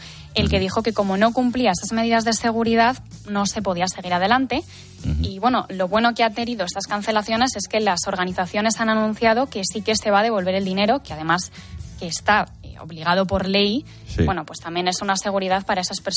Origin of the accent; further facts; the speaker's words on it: Madrid, Community of Madrid, Spain; yo que soy de Madrid